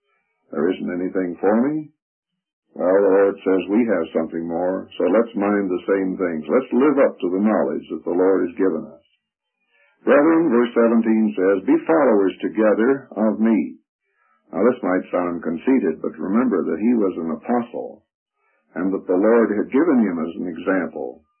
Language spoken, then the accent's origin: English; Colorado Springs, Colorado, United States; from Colorado Springs.